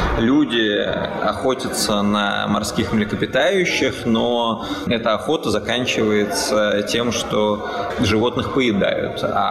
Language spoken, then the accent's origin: Russian; Saint Petersburg, Russia; Можно сказать, что мы из Петербурга.